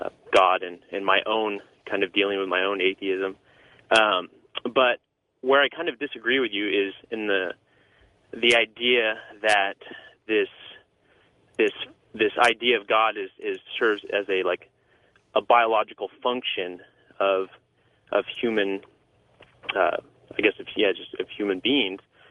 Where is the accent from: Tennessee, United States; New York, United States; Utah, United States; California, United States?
California, United States; Orange; I'm from Orange.